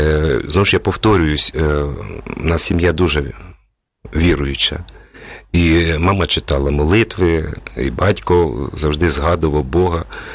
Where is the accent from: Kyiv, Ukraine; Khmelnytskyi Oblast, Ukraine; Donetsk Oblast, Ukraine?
Khmelnytskyi Oblast, Ukraine; Nemyrivka; born there; Я народився на Хмельниччині, Старокостянтинівський район, село Немирівка.